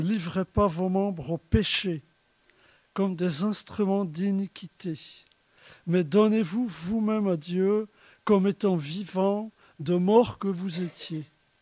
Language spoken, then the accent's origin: French; Brittany, France; Ce n'est pas notre culture, on est breton.